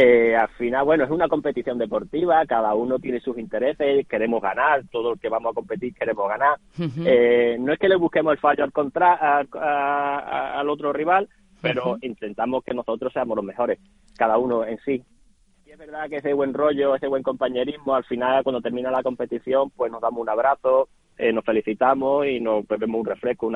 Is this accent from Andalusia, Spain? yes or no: yes; Coín, Andalusia, Spain; Ayuntamiento de Coín, aquí de mi pueblo